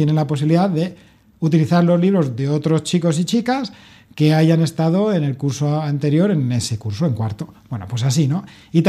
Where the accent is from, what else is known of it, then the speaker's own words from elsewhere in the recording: Palencia, Castile and León, Spain; En mi ciudad natal, Palencia.